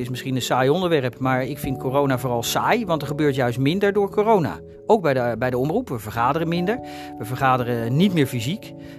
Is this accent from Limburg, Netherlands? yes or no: no; Bakkum, North Holland, Netherlands; also born or lived in Zaandam; ik ben in Zaandam geboren. Vanaf mijn vierde heb ik in Bakkum gewoond en vanaf mijn 28e woon ik in Limmen en dat was toen niet gemeente Castricum. Maar inmiddels is dat gemeente Castricum, dus ik ben terug zonder te verhuizen.